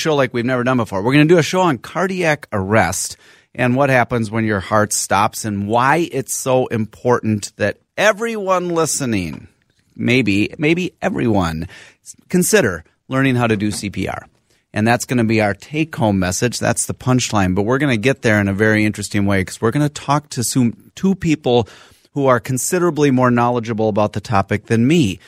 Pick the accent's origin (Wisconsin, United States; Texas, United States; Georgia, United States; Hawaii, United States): Wisconsin, United States; Madison; born there; Okay, so I was born in Madison, so I know a little bit, but it was a long time ago.